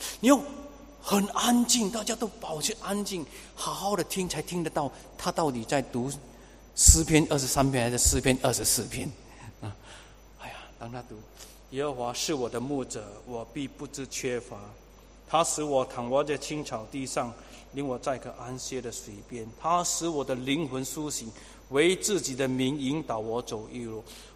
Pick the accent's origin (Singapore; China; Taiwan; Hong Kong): Singapore; 我们新加坡人称为老阔阔。